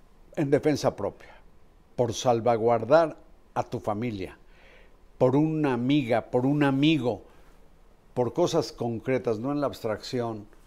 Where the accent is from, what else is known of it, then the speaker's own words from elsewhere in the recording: Puebla, Mexico; born there; Nací en Puebla.